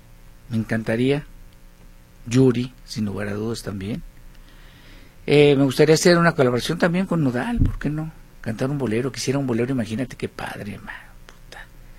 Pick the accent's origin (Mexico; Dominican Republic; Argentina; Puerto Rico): Mexico; Córdoba, Veracruz; Mi tierra, claro que sí